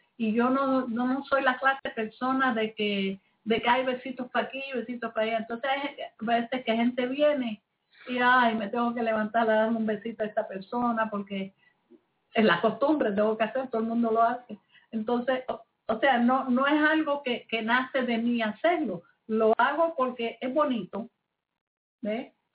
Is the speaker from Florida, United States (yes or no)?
no; New York, United States; Yo soy de Nueva York. Yo soy bien pragmática.